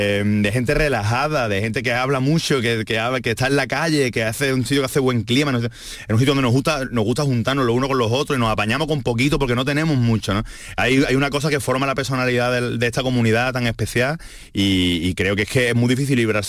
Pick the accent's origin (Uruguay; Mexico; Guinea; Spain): Spain; Málaga, Andalusia; yo incluso aunque yo intentara disimular que soy de Málaga, creo que no me saldría, ¿no?